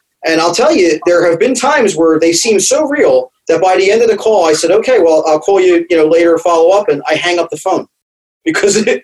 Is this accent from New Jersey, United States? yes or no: yes; New Jersey, United States; listen, I'm from New Jersey.